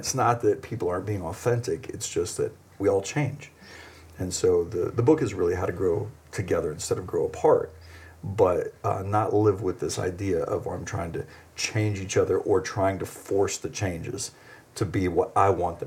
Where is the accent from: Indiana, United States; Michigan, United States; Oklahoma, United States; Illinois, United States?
Oklahoma, United States; born there; No, I was born in Oklahoma.